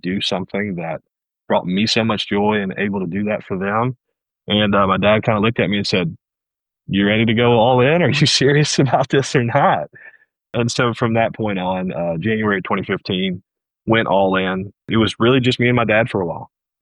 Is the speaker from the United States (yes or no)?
yes; New Orleans, Louisiana, United States; My mom is from Louisiana. I grew up in New Orleans as well.